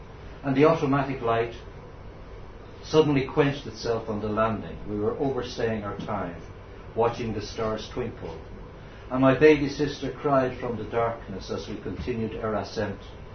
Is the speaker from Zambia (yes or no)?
no; Dublin, Leinster, Ireland; I was born in the Liberties of Dublin before it was desecrated, and was buttered and bred there in the 50s for the first 6 years of my life before migrating to the suburbs.